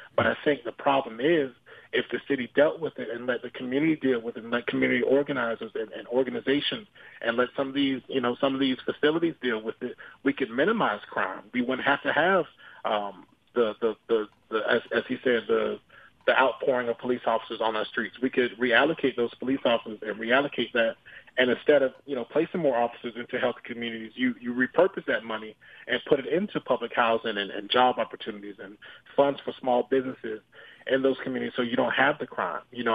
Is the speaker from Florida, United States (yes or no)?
yes; Daytona Beach, Florida, United States; And I was born and raised, Sheriff Chitwood, he knows, Daytona Beach. I was born and raised in Caroline Village. It's not the most beautiful neighborhood.